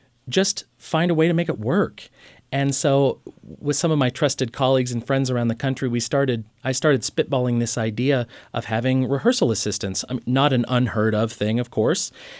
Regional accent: Missouri, United States; now in Oklahoma, United States; we are from the middle of the country. I'm from Southwest Missouri. My wife's from Kansas.

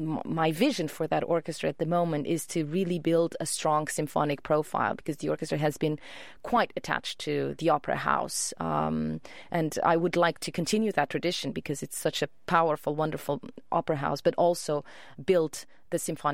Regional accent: Portugal; a lot of the musicians, this is in my hometown, we went to school together

